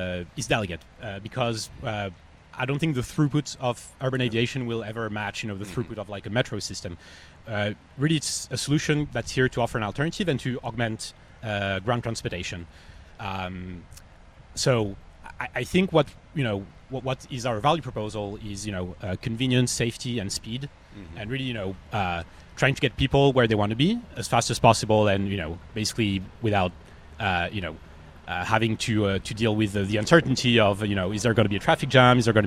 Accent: France; And I'm originally from France

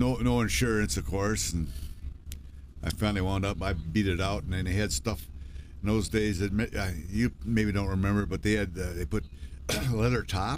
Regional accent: Tome, New Mexico, United States; later on, I was in my hometown of Tome.

